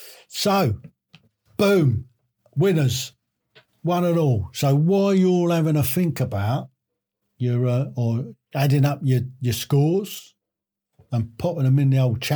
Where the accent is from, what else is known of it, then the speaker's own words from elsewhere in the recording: Woofferton, West Midlands, United Kingdom; Yeah, I come from Wooferton in Shropshire.